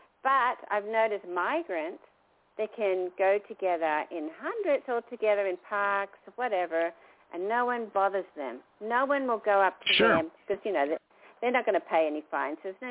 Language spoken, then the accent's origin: English; United Kingdom; because I'm originally from Britain